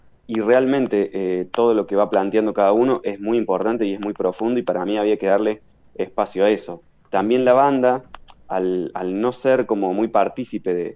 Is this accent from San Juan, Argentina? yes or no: no; Córdoba, Argentina; now in Madrid, Spain; yo vengo, bueno, soy de Córdoba, no sé si mi tonada me delata, pero soy cordobés